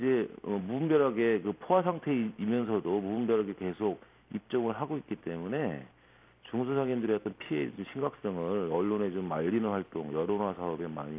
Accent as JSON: {"language": "Korean", "town": "Yesan", "region": "South Chungcheong", "country": "South Korea", "tie": "born or raised there", "lives_now": "Incheon, South Korea", "said": "고향은 이제 충청남도 예산입니다."}